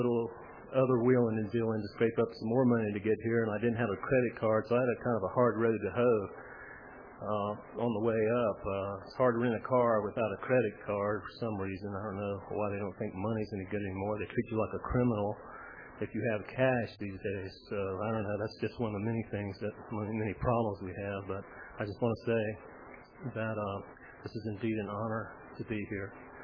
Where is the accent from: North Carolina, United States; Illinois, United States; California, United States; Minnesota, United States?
North Carolina, United States; from North Carolina.